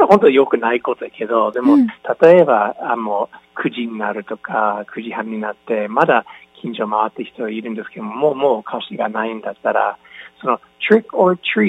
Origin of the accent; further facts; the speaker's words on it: Toronto, Ontario, Canada; Japanese is a second language; also born or lived in Tokyo / Osaka; now in Fukuoka, Japan; カナダ。カナダのトロント。トロントという町。